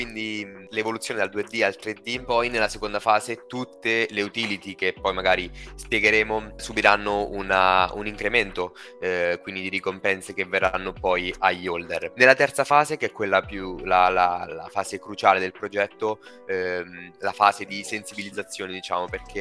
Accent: Marche, Italy; noi founder siamo italianissimi, veniamo dalle Marche

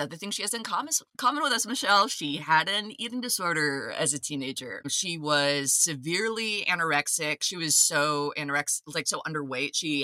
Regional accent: Boston, Massachusetts, United States; born there; And I was born in Boston.

